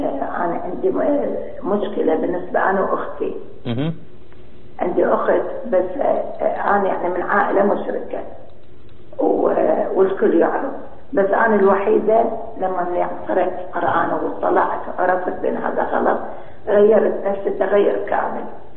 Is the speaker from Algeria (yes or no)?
no; Saudi Arabia; لا أنا من العراق من السعودية.